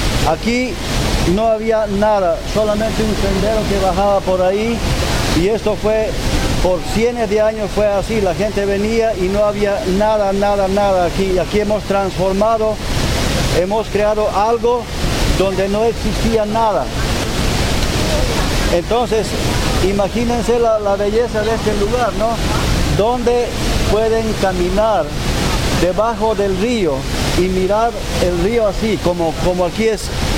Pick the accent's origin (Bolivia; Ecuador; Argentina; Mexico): Bolivia; also born or lived in United States; Yo vivía en Estados Unidos por 40 años y originalmente soy de Bolivia.